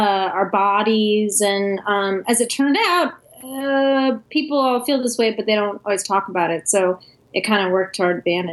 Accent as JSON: {"language": "English", "region": "Maryland", "country": "United States", "lives_now": "Brooklyn, United States", "said": "We're based out of Brooklyn. Marie's from Nashville, originally. I'm from Maryland."}